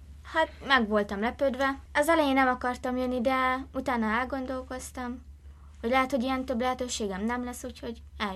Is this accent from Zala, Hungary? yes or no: yes; Zala, Hungary; Zala megyéből érkeztem, azon belül Szentpéterúrból.